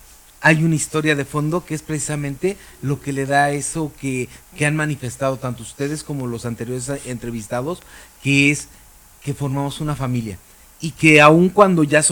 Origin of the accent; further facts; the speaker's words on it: Mexico City, Mexico; Yo también vengo de la Ciudad de México